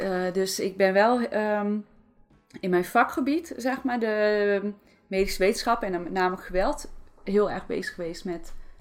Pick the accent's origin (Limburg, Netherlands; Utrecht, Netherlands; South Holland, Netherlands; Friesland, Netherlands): Friesland, Netherlands; ik ben opgegroeid in Friesland, dus ook altijd bij het water.